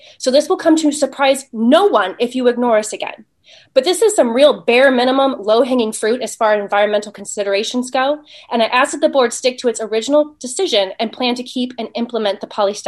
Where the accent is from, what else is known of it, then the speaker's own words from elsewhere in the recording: San Luis Obispo, California, United States; I'm from San Luis Obispo.